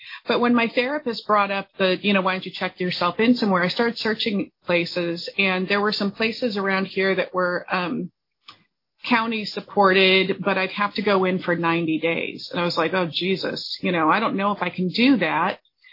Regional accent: Illinois, United States; I grew up in the Midwest, one of the little northwest suburbs of Chicago.

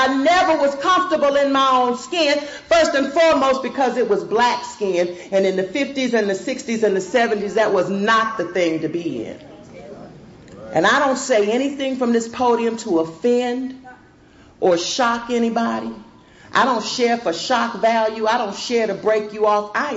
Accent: Georgia, United States; also born or lived in North Carolina; now in Fayetteville, United States; My father was military. We're from Georgia originally. He moved us to Fort Bragg, and that's where he stayed, or we stayed, until his death and even after his death, and I still live in the same city on the same side of town today.

